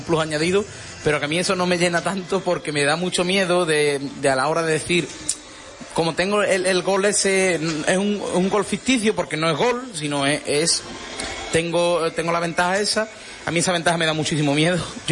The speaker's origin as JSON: {"language": "Spanish", "town": "Huelva", "region": "Andalusia", "country": "Spain", "said": "porque al final somos de Huelva, como decimos aquí, somos de esta tierra tan bonita como es Huelva"}